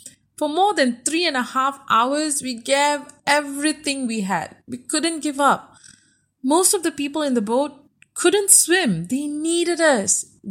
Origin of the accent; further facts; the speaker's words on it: Syria; I loved to go to the pool in my hometown in Syria.